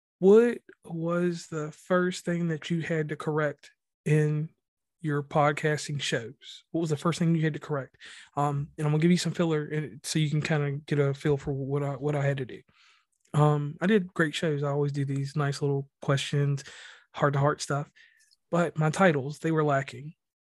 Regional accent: Mid-Atlantic, United States; I am from the Mid-Atlantic, but I'm from the country. So sometimes when I talk, I sound like an auctioneer instead of a mountaineer.

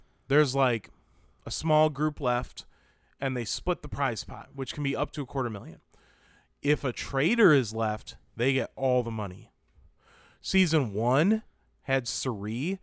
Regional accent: Michigan, United States; We're from Southwest Michigan, by the way.

